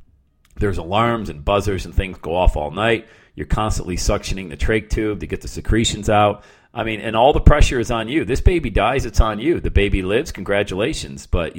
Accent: Bradford, Pennsylvania, United States; I grew up poor in Bradford, PA, you know. Mom was on welfare

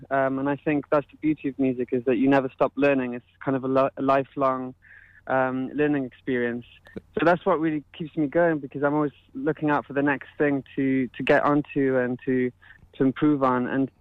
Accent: Spain; Well, I mean, I'm from Spain, so I was born in Spain.

